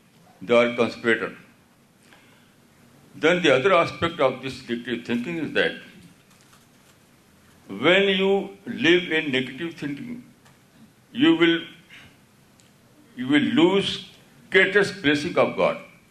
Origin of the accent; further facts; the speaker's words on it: India; born there; So I always live in shukr that I was born in India.